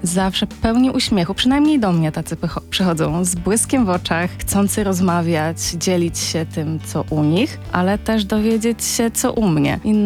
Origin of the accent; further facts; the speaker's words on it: Bydgoszcz, Kuyavian-Pomeranian Voivodeship, Poland; Pytając, skąd jestem, mówiłam, że z Bydgoszczy.